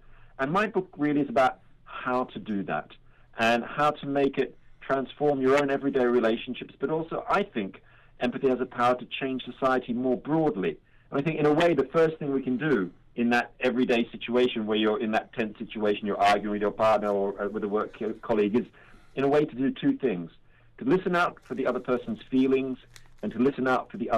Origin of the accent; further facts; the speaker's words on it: Sydney, New South Wales, Australia; when I was a kid growing up in Sydney, Australia.